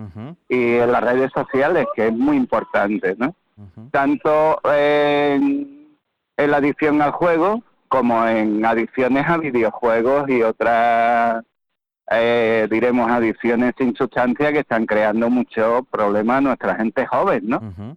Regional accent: Málaga, Andalusia, Spain; yo soy de Málaga

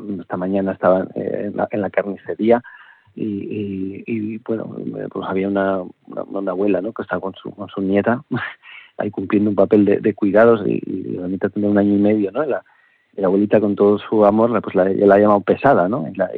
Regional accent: Basque Country, Spain; born there; nací en una familia en el País Vasco, soy el cuarto hermano varón.

